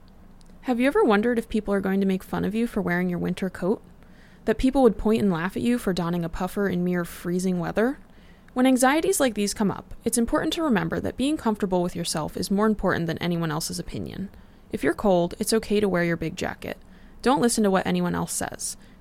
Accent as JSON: {"language": "English", "region": "New Jersey", "country": "United States", "lives_now": "Burlington, United States", "said": "I'm from New Jersey, so I never owned a big jacket before coming to school here"}